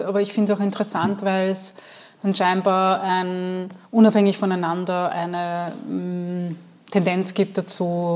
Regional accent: Lower Austria, Austria; Ja, ich bin im Dorf aufgewachsen

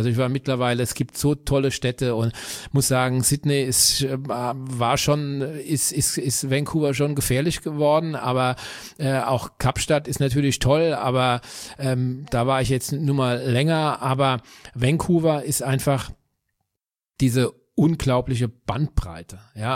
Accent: Bürstadt, Hesse, Germany; ich komme aus Bürstadt, das ist ein kleines Dorf in Südhessen

